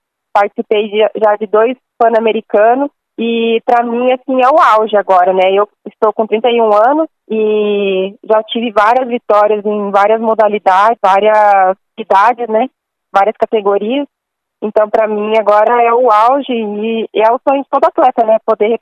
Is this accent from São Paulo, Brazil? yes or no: no; Londrina, Paraná, Brazil; eu sou londrinense